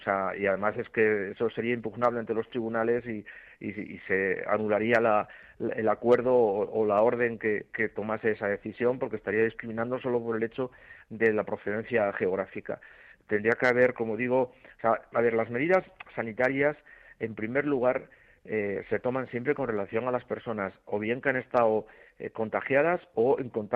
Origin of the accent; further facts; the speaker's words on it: Galicia, Spain; born there; yo soy gallego de nacimiento